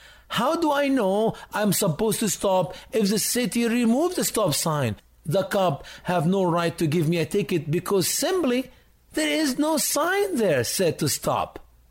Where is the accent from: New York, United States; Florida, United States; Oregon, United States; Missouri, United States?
Florida, United States; I am traveling all the way from my home state, Florida, in your state